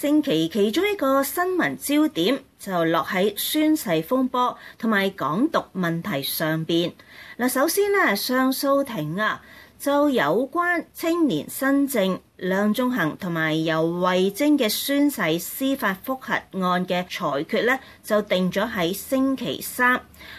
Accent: Hong Kong; 我哋香港人咧就好亲切咁形容呢一位末代港督

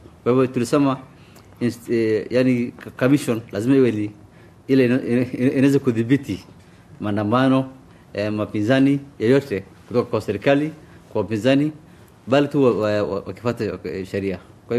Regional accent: Kenya; Na kama Wakenya, kama Mkenya, mimi nilikuwa nasikia mbaya

